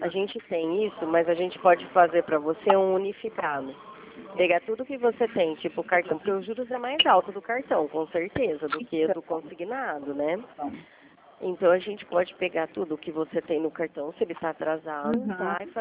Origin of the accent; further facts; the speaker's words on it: Rio Claro, São Paulo, Brazil; Eu sou de Rio Claro.